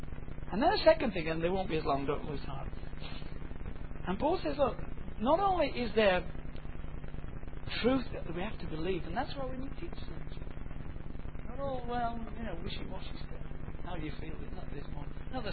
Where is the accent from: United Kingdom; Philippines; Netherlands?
United Kingdom; North West England; I remember walking once from my hometown just across the border in the Yorkshire.